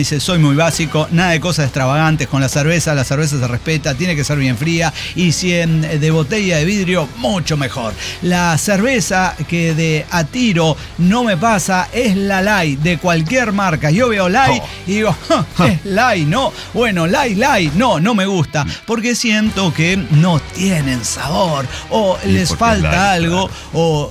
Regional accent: northern Mexico, Mexico; como buen norteño, no puedo desperdiciar una buena cheve cada que se pueda

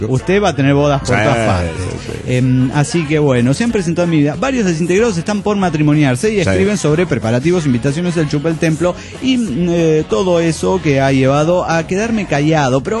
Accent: Ciudad Cuauhtémoc, Chihuahua, Mexico; de Ciudad Cuauhtémoc, Chihuahua.

